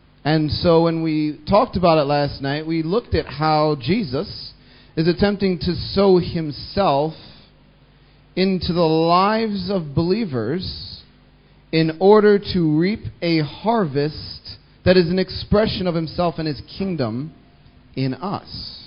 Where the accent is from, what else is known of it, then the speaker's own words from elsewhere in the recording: Texas, United States; I'm from Texas